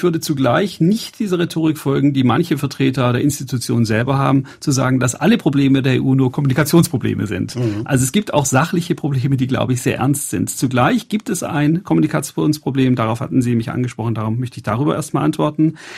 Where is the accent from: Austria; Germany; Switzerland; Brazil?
Germany; now in Netherlands; Ich bin Professor in den Niederlanden als Deutscher, der auch noch einen britischen Pass hat. Ich habe in Frankreich und in Italien gearbeitet.